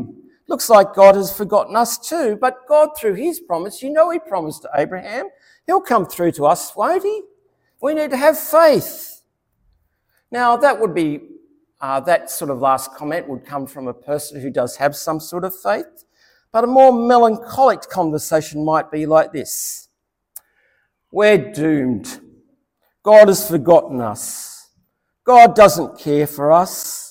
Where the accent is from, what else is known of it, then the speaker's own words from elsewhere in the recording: Sydney, New South Wales, Australia; I can relate to that growing up in Sydney South many years ago.